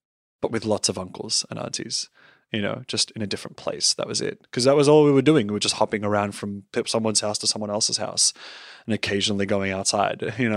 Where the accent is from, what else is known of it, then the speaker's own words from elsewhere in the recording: Australia; accent: Aussie; My accent was still mostly Aussie and they didn't really get it.